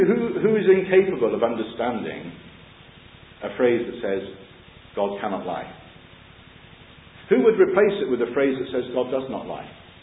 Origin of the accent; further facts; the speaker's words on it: Plymouth, South West England, United Kingdom; I remember a dear old brother in the assembly I was brought up in Plymouth.